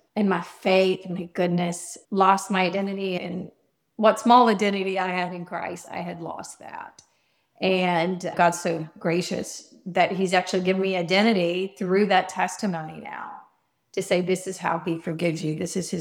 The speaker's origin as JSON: {"language": "English", "region": "Georgia", "country": "United States", "tie": "born or raised there", "said": "I mean, at first, since I was a small town girl and growing up in Georgia, and we went traveling to Tennessee, like the Great Smoky Mountains in Florida."}